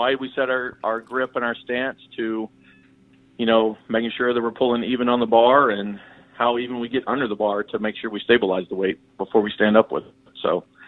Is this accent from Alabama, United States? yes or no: yes; Birmingham, Alabama, United States; moved away as an adult; now in Northfield, United States; I grew up in Birmingham, Alabama. Joined the Army when I was 20. Retired in 2014. Moved up here to Minnesota about July 2014 because my wife is from the Twin Cities.